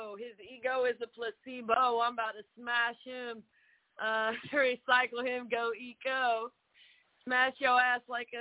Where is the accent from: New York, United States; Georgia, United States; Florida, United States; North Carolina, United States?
North Carolina, United States; Wilmington; I'm from Wilmington. No, I'm from Wilmington, North Carolina.